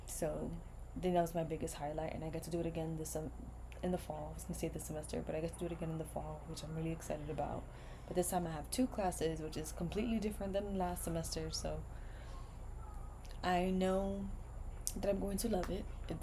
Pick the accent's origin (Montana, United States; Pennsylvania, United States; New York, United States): New York, United States; New York City; a lot of us growing up in New York City, like I remember learning about sex education in sixth grade